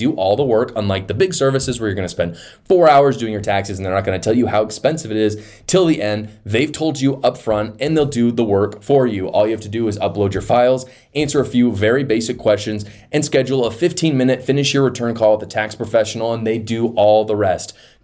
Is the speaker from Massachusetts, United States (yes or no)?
no; Utah, United States; they would in my home state of Utah